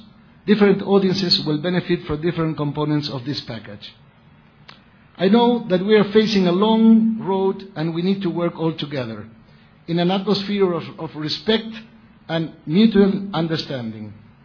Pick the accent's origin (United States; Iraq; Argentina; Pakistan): Argentina; I come from Argentina